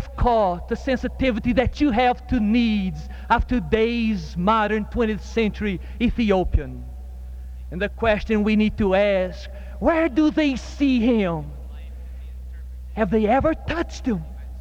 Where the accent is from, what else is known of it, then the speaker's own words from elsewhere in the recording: Campinas, São Paulo, Brazil; English is a second language; It goes through my hometown of Campinas.